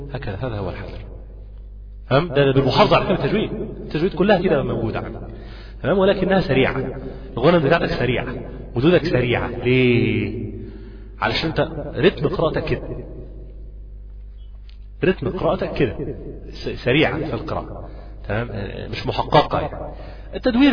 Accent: Egypt; كان أعتقد أنه بيبقى الساعة 7:30 عندنا في مصر

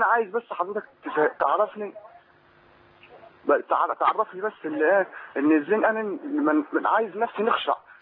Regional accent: Egypt; now in Libya; أنا مصري وقاعد في ليبيا

